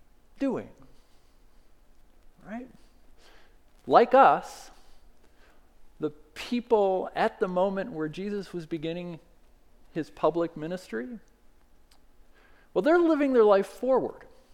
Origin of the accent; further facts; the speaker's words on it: Michigan, United States; I grew up in Michigan, where we could spend the rest of Christmas Day with my grandparents